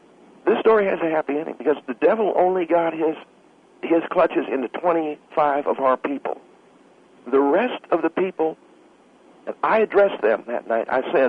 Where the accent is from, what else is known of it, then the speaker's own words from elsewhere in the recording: Kissimmee, Florida, United States; Now, I'm from the South, Phil. I come from Central Florida. I come from Kissimmee, Florida.